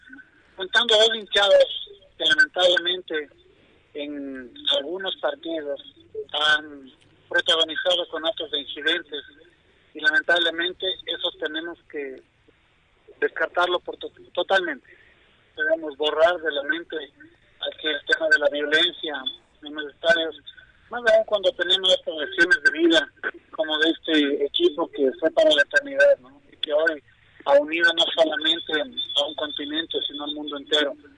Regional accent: Ecuador; somos ecuatorianos y tenemos que rendir un homenaje

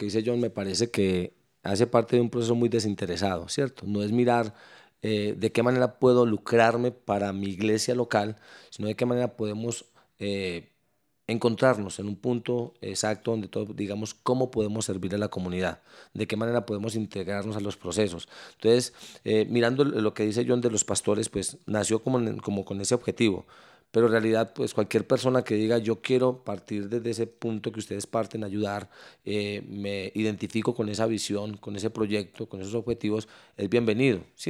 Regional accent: Medellín, Antioquia, Colombia; Mire, yo soy nacido en estos barrios. Yo soy de Manrique, precisamente el barrio Guadalupe. Crecí en un ambiente hostil totalmente.

